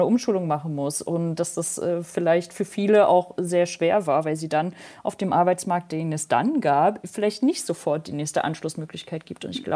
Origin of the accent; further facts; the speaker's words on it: East Germany, Germany; wenn man als Ossi auf irgendeine Party kommt und dann feststellt, oh, der andere kommt auch aus Ostdeutschland